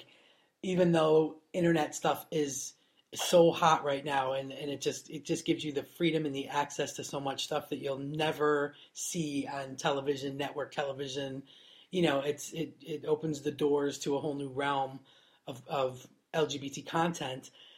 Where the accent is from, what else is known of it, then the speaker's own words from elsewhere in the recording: Niagara Falls, New York, United States; It wasn't that bad because I grew up in Niagara Falls. So on the New York side.